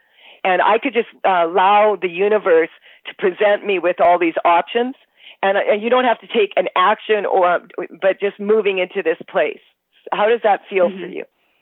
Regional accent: Canada; because I'm Canadian

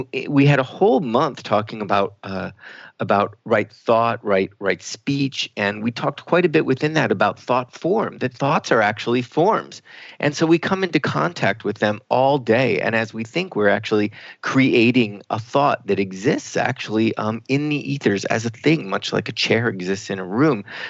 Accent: Virginia, United States; I know I grew up near Chincoteague Island

